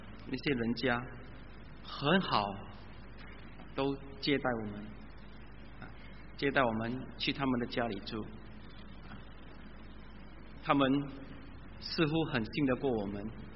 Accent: Singapore; 我是新加坡来了，我来这里我来这里培训啊，我来这里培训。你住在哪里？哦，我是住在一个乡村，那个时候那个乡村叫丹中 Glen 海南村啊

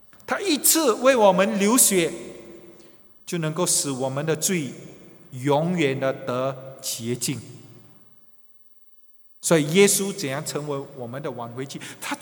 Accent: China; 我说我们中国人老早就知道这个故事嘛

